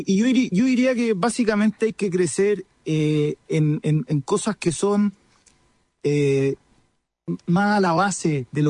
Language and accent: Spanish; Chile; donde todos somos chilenos, donde todos tenemos las mismas condiciones